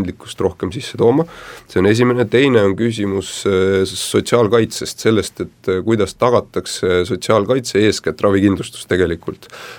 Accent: Ida-Viru County, Estonia; minu kodumaakond Ida-Virumaa on siin hea näide

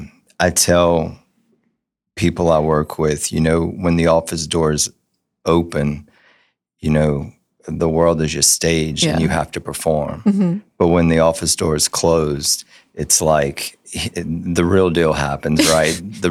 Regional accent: Mamou, Louisiana, United States; I'm born and raised in Mamou, Louisiana, out in the country. I come from a third generation of farmers

